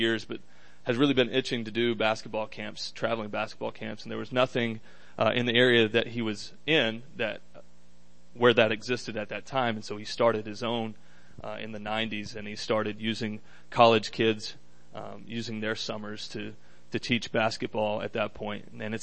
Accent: Auburn, Alabama, United States; I'm from Auburn, Alabama, and like we just said, I graduated with a sport management degree just in May.

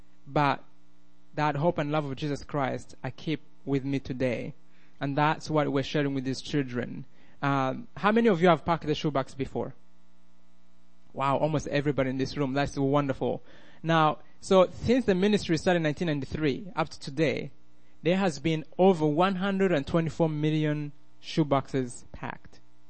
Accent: Rwanda; accent: Rwandan; English is a second language; also born or lived in Minnesota; now in United States; I know I have an accent, many of them, Rwandan, Minnesotan, and now Southern.

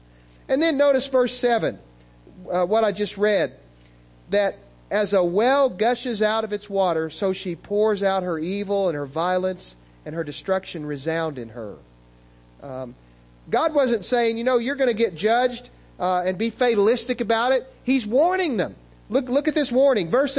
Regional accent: United States; But I'm an American. I live here. This is a land that I love.

